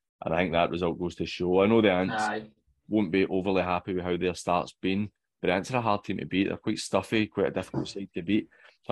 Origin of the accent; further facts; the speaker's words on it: Glasgow, Scotland, United Kingdom; I'm originally from Maryhill